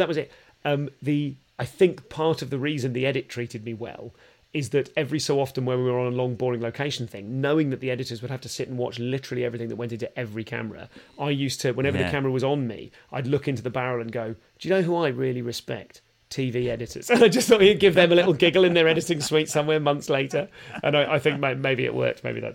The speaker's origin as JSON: {"language": "English", "region": "London", "country": "United Kingdom", "said": "so I'm from London and there'd be a boo or something."}